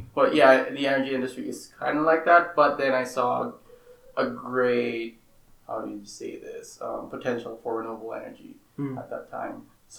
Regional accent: Philippines; English is a second language; So, yeah, I originally am from the Philippines and from a small town called Espanyas, Luna, which is about 2 hours south of Manila.

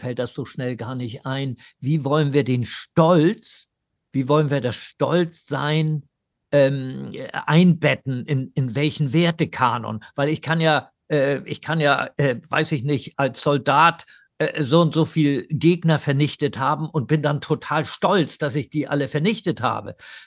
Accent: Bernburg, Saxony-Anhalt, Germany; weil ich komme ja auch aus dem Osten, also ich bin geboren in Bernburg und meine Großeltern lebten da.

